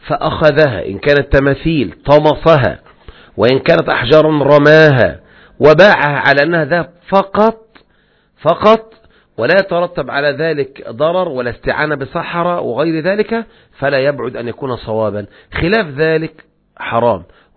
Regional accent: Egypt; إحنا عندنا في مصر يقولون حسنين ومحمدين

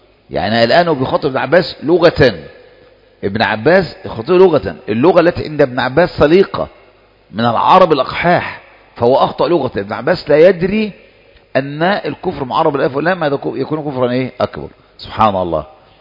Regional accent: Egypt; الذين أضلوا الشباب عندنا في مصر

